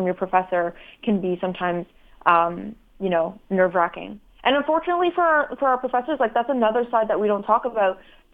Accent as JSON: {"language": "English", "country": "Syria", "said": "I'm a Middle Eastern, like, I'm from Syria. I was never raised on, like, taking medications and things like that."}